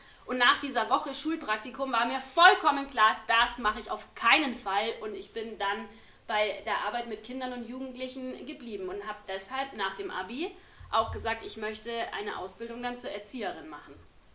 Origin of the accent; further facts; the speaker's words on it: Munich, Bavaria, Germany; musste dann als Münchner Besucherin was erzählen.